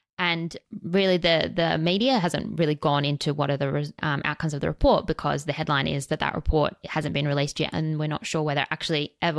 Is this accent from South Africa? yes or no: no; Adelaide, South Australia, Australia; I think first and foremost, because I'm from Adelaide